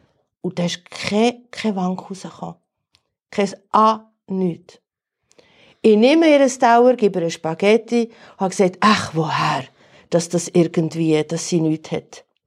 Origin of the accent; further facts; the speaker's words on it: Switzerland; born there; ich bin Italienerin ursprünglich, bin in der Schweiz geboren.